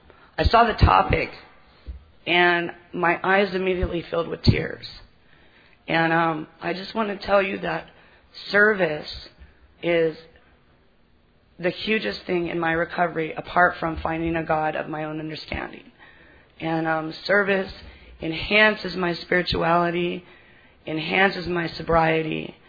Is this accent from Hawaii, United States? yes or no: yes; Kaneohe, Hawaii, United States; And I'm from Kaneohe, Hawaii.